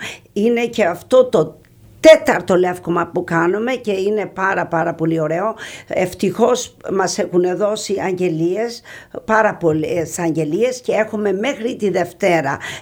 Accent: Himara, Vlorë County, Albania; εγώ είμαι από τη Χιμάρα της Βόρειο Ήπειρος

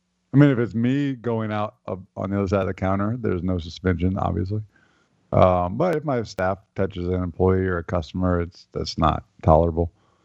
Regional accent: Midwest, United States; Growing up in the Midwest, you know, I didn't have a major league team in my city

